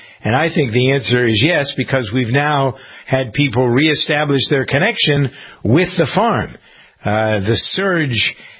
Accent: United States; I'm an American capitalist through and through.

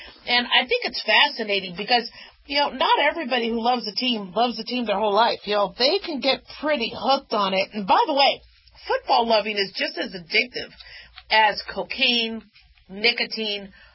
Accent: Las Vegas, Nevada, United States; Yes, I'm from Vegas.

